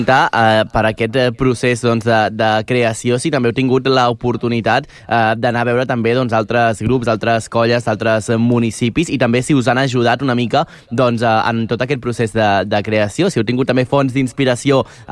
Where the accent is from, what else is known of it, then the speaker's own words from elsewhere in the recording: Sant Celoni, Catalonia, Spain; born there; jo conec molt, perquè vaig néixer allà pràcticament, a Sant Celoni